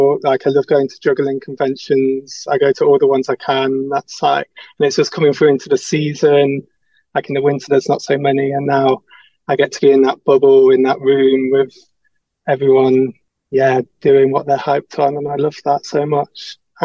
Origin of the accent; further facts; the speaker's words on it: Leicester, East Midlands, United Kingdom; I'm from Leicester City.